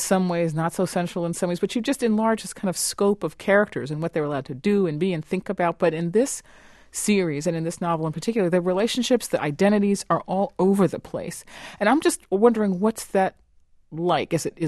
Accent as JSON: {"language": "English", "region": "New York", "country": "United States", "tie": "born or raised there", "said": "I was raised in New York"}